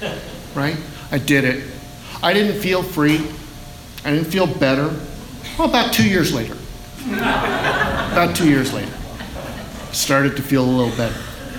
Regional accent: California, United States; I grew up in the Bay Area, and I was up there for work

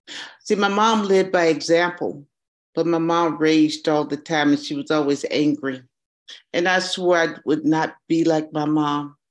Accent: Houston, Texas, United States; I'm a native Houstonian. I grew up in Houston. This is what I know.

